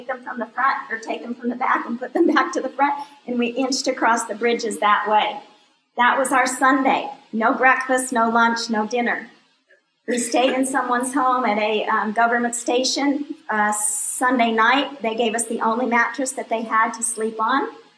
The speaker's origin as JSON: {"language": "English", "region": "Arizona", "country": "United States", "tie": "born or raised there", "said": "you need to understand that I grew up in Arizona and my parents had orange trees."}